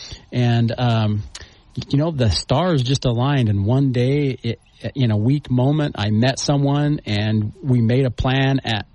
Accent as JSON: {"language": "English", "town": "St. George", "region": "Utah", "country": "United States", "tie": "born or raised there", "said": "Yeah, so I'm a Dixie kid. I grew up right here in St. George, down on the corner of 500 and 500."}